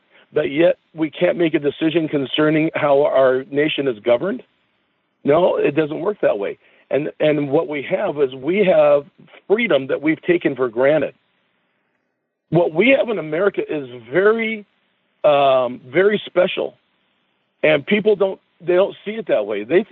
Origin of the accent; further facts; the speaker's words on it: United States; So as an American citizen, I'm a person that is a believer in Christ.